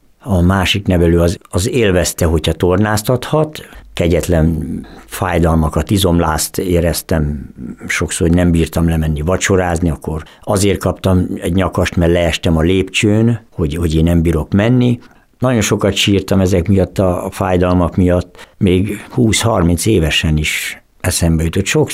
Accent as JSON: {"language": "Hungarian", "town": "Nyírtelek", "region": "Szabolcs-Szatmár-Bereg", "country": "Hungary", "tie": "born or raised there", "also_born_or_lived": "Balkány / Berkesz", "said": "ők elvittek Nyírtelekre. És én ott nevelődtem körülbelül 3-4 évig, és ők beadtak Balkányba egy ilyen gyermekotthonba."}